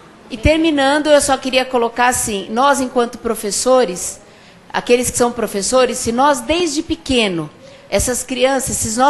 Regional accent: São Paulo, Brazil; eu sou de São Paulo

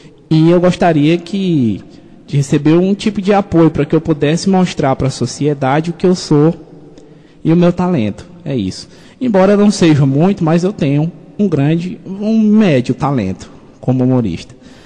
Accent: Canindé, Ceará, Brazil; sou de Canindé, como vocês sabem, sou deficiente visual.

